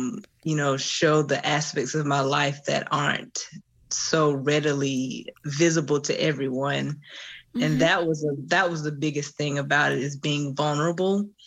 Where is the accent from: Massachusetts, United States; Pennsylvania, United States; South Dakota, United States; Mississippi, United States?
Mississippi, United States; Soso; born there; I was born in Soso, Mississippi, a little town outside of Laurel in the southern part of Mississippi.